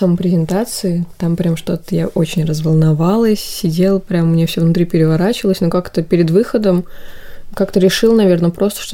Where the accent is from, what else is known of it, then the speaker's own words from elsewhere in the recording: Penza, Penza Oblast, Russia; я вообще сама из Пензы, приехала сюда учиться.